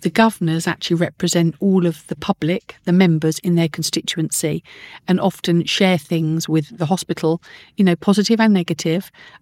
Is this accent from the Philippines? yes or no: no; Camberley, South East England, United Kingdom; I'm actually a local resident. I was from Camberley. So Frimley Park's my local hospital.